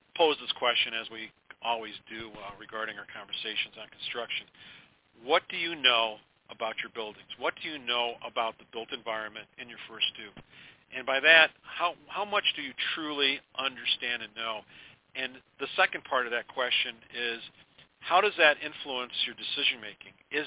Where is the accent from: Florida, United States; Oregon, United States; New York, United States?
New York, United States; Syracuse; especially in its proximity to my hometown in upstate New York in Syracuse